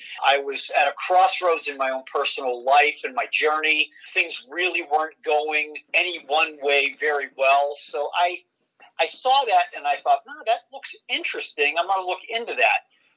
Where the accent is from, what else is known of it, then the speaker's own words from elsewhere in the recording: Avalon, Pennsylvania, United States; I grew up in a real small suburb of Pittsburgh, Pennsylvania, called Avalon.